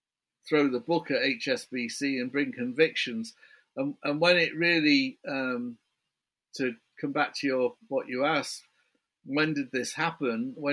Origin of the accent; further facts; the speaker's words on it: United Kingdom; I can't do a New York accent. I'm a Brit